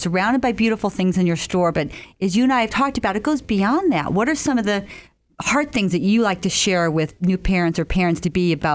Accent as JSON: {"language": "English", "town": "Western Springs", "region": "Illinois", "country": "United States", "tie": "born or raised there", "said": "in my hometown of Western Springs"}